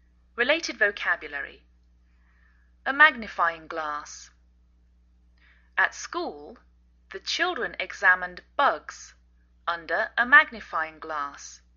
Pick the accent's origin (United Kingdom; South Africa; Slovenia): United Kingdom; England; now in United States